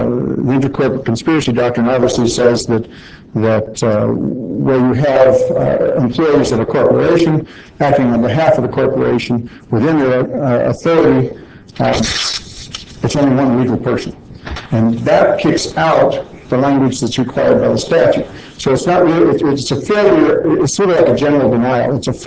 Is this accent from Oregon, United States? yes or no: no; Colorado Springs, Colorado, United States; I'm from Colorado Springs.